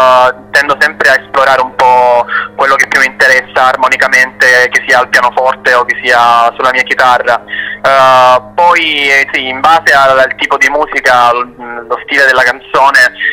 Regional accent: Apulia, Italy; ho scelto proprio di fare delle riprese nel mio paese e poi spostarci anche verso le spiagge magnifiche di San Foca, Torre dell'Orso. Sono comunque zone molto vicine a dove vivo.

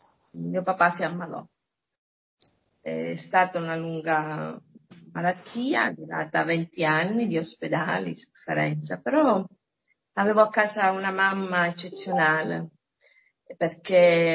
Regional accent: Lercara Friddi, Sicily, Italy; now in Palermo, Italy; Ho vissuto un'infanzia in un paese di provincia, e sono nata a Lercarafitti, provincia di Palermo, sono siciliana e oggi abito a Palermo già da quasi 40 anni

